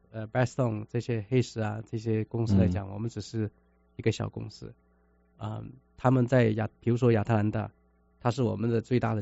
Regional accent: Hong Kong; now in Seattle, United States; 我来自香港然后在香港的这个生活做事业的这个经验完全在这边有很多都是用不上

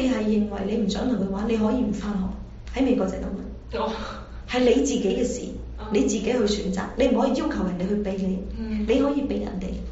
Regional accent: China; 但係好多時我知道我哋中國人嗰種習慣咧，就要去興師問罪啊

